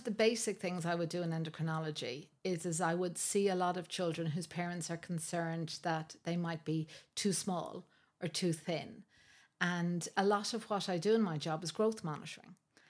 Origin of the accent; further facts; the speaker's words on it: Ardee, County Louth, Ireland; I was born and raised in RD in County Louth, went to Trinity for my undergraduate.